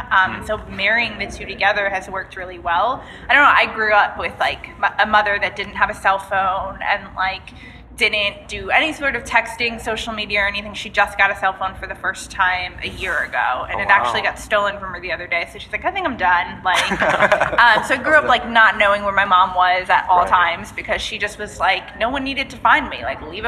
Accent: Connecticut, United States; now in Atlanta, United States; Thank you. I'm from Connecticut originally.

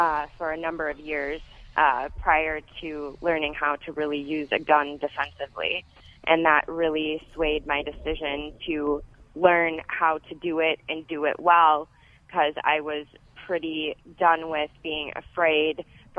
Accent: Wisconsin, United States; Yeah, I grew up in Wisconsin. You know, my parents were hunters

